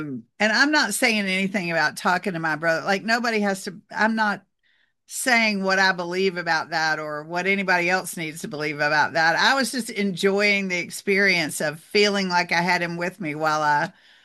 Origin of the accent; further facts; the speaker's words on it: Georgia, United States; also born or lived in South Carolina; we grew up in Georgia and South Carolina in the woods and there were a bunch of snakes and stuff.